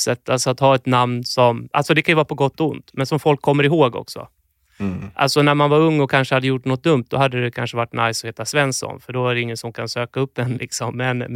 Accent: Ekerö, Stockholm County, Sweden; also born or lived in Åkersberga; jag spenderade mina första år i Åkersberga faktiskt. Och sen så flyttade vi till Ekerö när jag skulle börja i andra klass. Men där är jag uppväxt med mamma och pappa. Och har en lilla syster också. Det var en fantastisk plats att växa upp. Det är ju en ö väster om Stockholm.

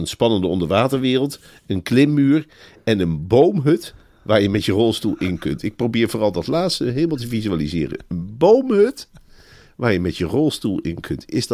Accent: Arnhem, Gelderland, Netherlands; en daar moet ik als Arnhemmer, ik hoef het woord alleen maar te horen, dan word ik helemaal warm

